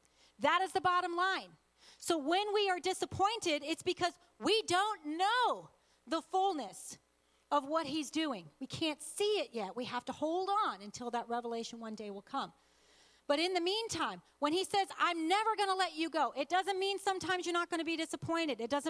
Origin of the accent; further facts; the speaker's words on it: Dallas, Texas, United States; I grew up in Texas, the first 5 years of my life. Texas is a dry, hot place where we lived. I was born in Dallas, hence the Dallas Cowboys.